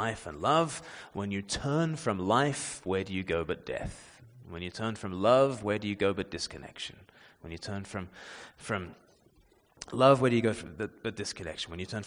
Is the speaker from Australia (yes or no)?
yes; Australia; just as I was born in Australia, many generations later